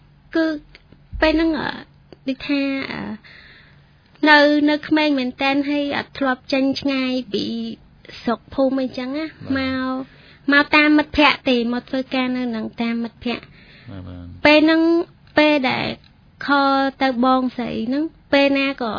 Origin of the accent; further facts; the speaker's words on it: Prey Veng, Cambodia; ខ្ញុំនៅស្រុកកំណើតនៅខេត្តព្រៃវែង